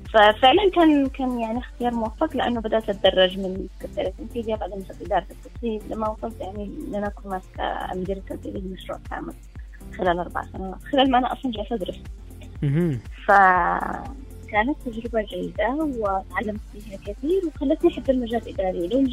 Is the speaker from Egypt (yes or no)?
no; Sanaa, Amanat Al Asimah, Yemen; now in Aden, Yemen; أول ما جيت عدن هي كانت فترة شوية صعبة في البداية, خاصة أنا جيت من صنعاء وهنا كانت شوية حساسية.